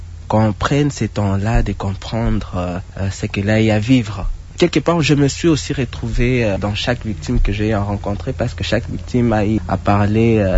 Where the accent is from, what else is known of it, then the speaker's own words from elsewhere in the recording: Bukavu, South Kivu, DR Congo; je suis originaire de Bukavu, là où je vis, là où j'ai toujours vécu